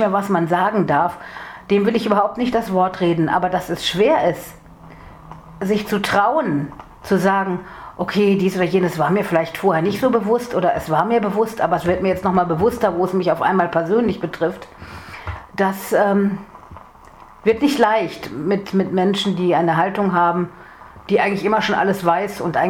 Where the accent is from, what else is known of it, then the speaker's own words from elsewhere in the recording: North Rhine-Westphalia, Germany; bei uns im Ruhrgebiet